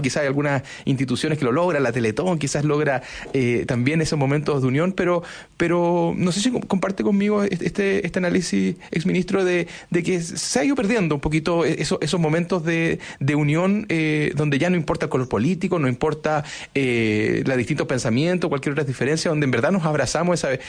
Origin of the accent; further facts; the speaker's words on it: Concepción, Biobío, Chile; Y yo, que soy de Concepción